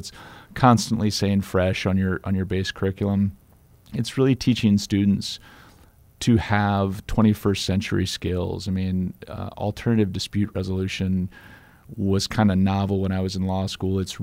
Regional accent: Miller, South Dakota, United States; My hometown of Miller has someone placed through that program, and he's got a diverse practice.

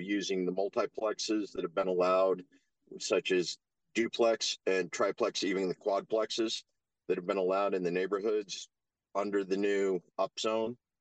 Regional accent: Boise, Idaho, United States; I grew up here in Boise. I grew up here in the Treasure Valley.

